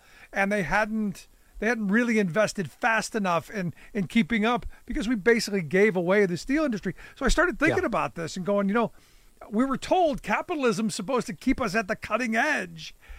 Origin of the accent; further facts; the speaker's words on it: Cleveland, Ohio, United States; they talked about, like, my hometown of Cleveland, their factories there